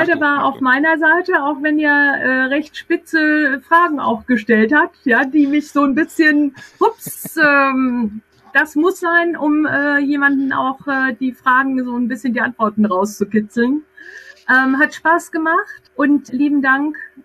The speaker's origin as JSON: {"language": "German", "town": "Frankfurt", "region": "Hesse", "country": "Germany", "said": "wenn ich als Frankfurterin das sagen darf"}